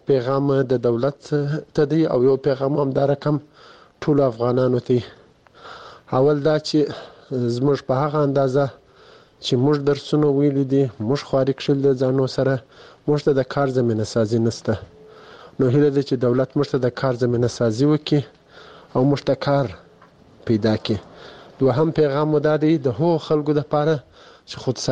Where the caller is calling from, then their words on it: Kandahar, Afghanistan; د کندهار ولایت د سور لسمینا یڅخه تاسو ته پیغام ژدم زه دلته په کندهار کې په یو شخصي روغتون کې د فارمسیست په هیڅ دنده اجرا کوم